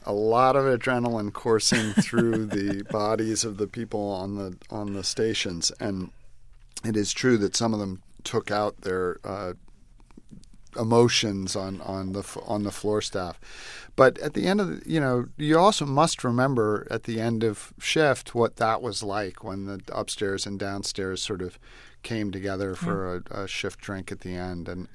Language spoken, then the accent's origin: English; New York City, New York, United States; Well, you know, I grew up in New York City, which is an amazing place to grow up if you're interested in food